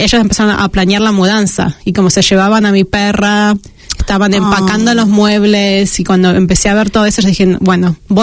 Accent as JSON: {"language": "Spanish", "region": "Buenos Aires Province", "country": "Argentina", "lives_now": "New Zealand", "said": "Yo soy de Buenos Aires, del Gran Buenos Aires, que le dicen."}